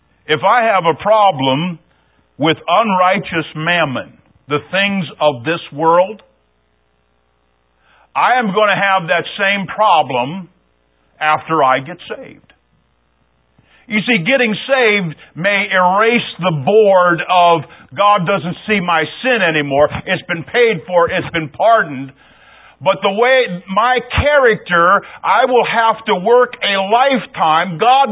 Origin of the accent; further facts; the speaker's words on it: Ohio, United States; now in New York, United States; When somebody says, no, you're a transplant from Ohio, how long do I have to be out of Ohio before I become a New Yorker?